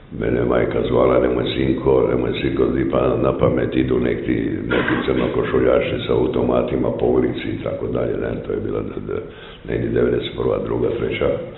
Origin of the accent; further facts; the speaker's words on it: Split, Split-Dalmatia County, Croatia; Ja sam ipak iz Splita, tu je bez obzira na taj socijalistički jugoslavenski dio, stoljećima vladala Venecija, Italija